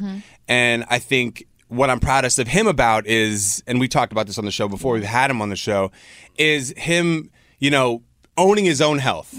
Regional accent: Whidbey Island, Washington, United States; also born or lived in Atlanta; I grew up in the Seattle area, Whidbey Island, Washington

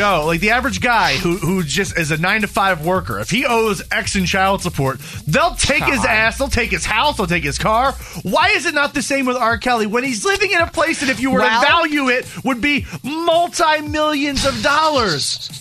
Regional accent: Ireland; As an Irishman, well, between St. Patrick's Day

